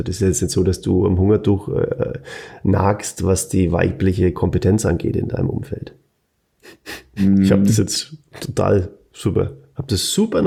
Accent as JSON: {"language": "German", "region": "Bavaria", "country": "Germany", "accent": "Franconian", "said": "mit meinem fränkischen Dialekt"}